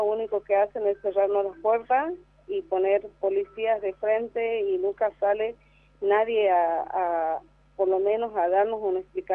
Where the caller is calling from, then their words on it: San Pedro de Jujuy, Jujuy, Argentina; Somos vecinos de San Pedro de Jujuy, acompañados por organizaciones sociales.